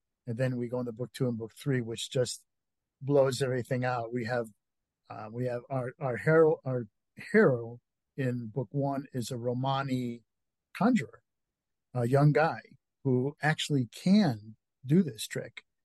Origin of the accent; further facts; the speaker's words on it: New England, United States; So, you know, growing up in New England, yeah, there's a lot of history